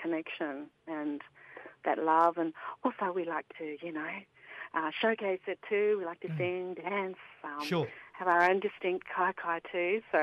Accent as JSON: {"language": "English", "region": "Queensland", "country": "Australia", "tie": "born or raised there", "said": "And some of the yarns in growing up in Torres Strait, I want to touch on, you know, what families teach you, what your father teaches you"}